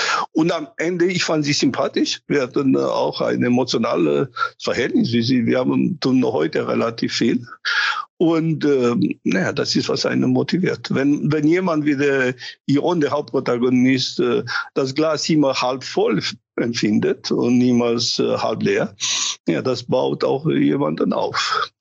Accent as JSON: {"language": "German", "country": "Romania", "tie": "born there", "second_language": "German", "said": "Ja, ich bin gebürtiger Rumäner"}